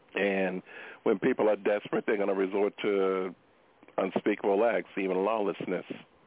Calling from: Hazel Crest, Illinois, United States; I'm calling from Hazelcrest, Illinois.

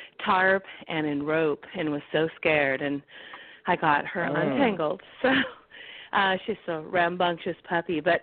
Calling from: California, United States; I'm calling from California.

